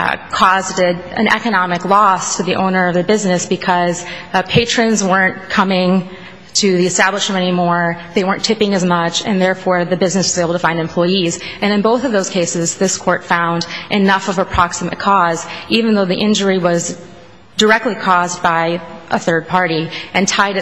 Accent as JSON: {"language": "English", "region": "Midwest", "country": "United States", "said": "I'm a Midwesterner by you know"}